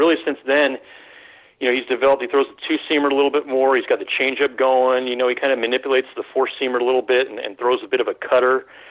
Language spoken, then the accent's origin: English; San Francisco Bay Area, California, United States; I grew up rooting for the A's. I grew up rooting for the Giants, too. I grew up in the Bay Area.